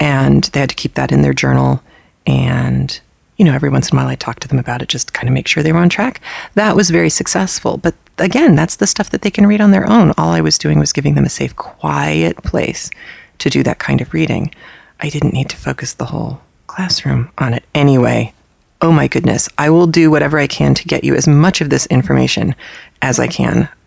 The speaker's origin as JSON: {"language": "English", "country": "United Kingdom", "accent": "British", "said": "you just have to put up with my lousy British accent that occasionally fades into Australian for reasons that are still a complete mystery to me."}